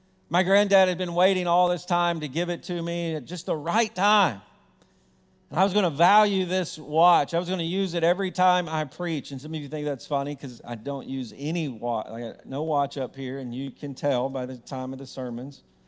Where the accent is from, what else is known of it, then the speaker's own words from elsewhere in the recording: Lewisburg, Tennessee, United States; last night I'd ever spend in my hometown, Lewisburg, Tennessee, as a resident.